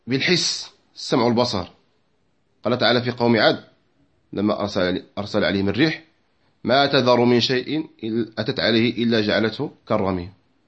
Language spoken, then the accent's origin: Arabic; Morocco; عندنا في المغرب